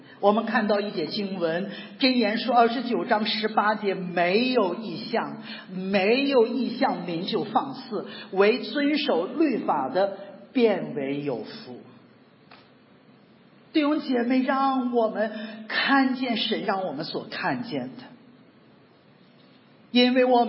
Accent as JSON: {"language": "Chinese", "country": "China", "said": "我们中国人常常说养孩子为了防老"}